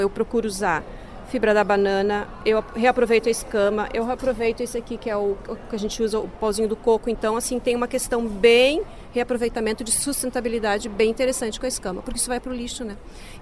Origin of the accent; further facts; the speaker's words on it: Bombinhas, Santa Catarina, Brazil; Eu sou de Bombinhas